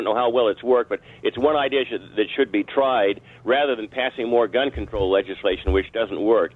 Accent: California, United States; I'm from California.

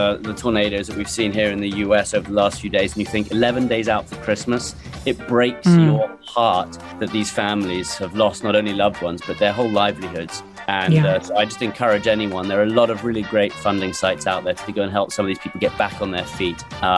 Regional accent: London, United Kingdom; now in Washington, United States; I've just moved from London to DC to take this new opportunity at the State Department. And look, I was born and raised in London.

